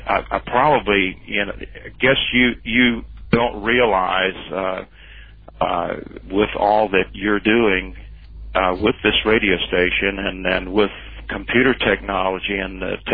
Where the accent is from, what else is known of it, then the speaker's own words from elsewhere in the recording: Robbinsville, North Carolina, United States; I grew up in the Smoky Mountains, the early part of my life, Smoky Mountains of western North Carolina, right up against East Tennessee, in a small town called Robbinsville, North Carolina.